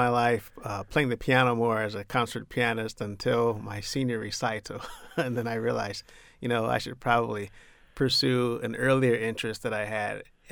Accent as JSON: {"language": "English", "region": "Michigan", "country": "United States", "tie": "born or raised there", "said": "They enjoy music, but I grew up in Southwest Michigan, and one of the local radio stations played classical music pretty much all the time."}